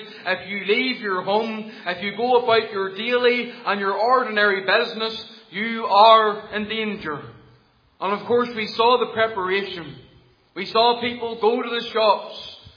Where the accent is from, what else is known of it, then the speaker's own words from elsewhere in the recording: Portavogie, Northern Ireland, United Kingdom; You know, in my hometown in Portavogie, there is a very particular profession down there, and we call it whelk gathering.